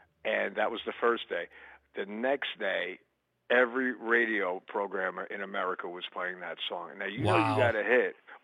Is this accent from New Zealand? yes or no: no; Long Island, New York, United States; It was a completely different world compared to growing up on Long Island.